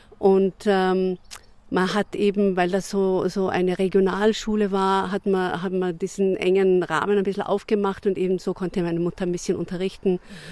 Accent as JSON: {"language": "German", "region": "Upper Austria", "country": "Austria", "tie": "born or raised there", "also_born_or_lived": "Obergurgl, Tyrol"}